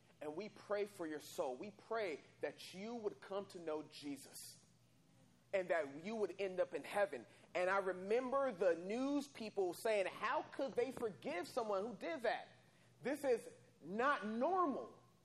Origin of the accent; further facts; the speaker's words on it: El Centro, California, United States; me being a five-year-old growing up in El Centro, which is where I was born